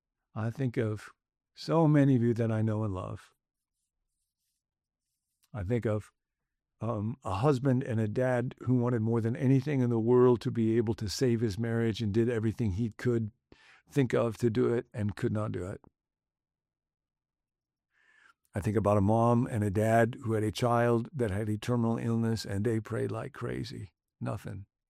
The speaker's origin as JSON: {"language": "English", "region": "Illinois", "country": "United States", "tie": "born or raised there", "said": "I grew up outside of Chicago"}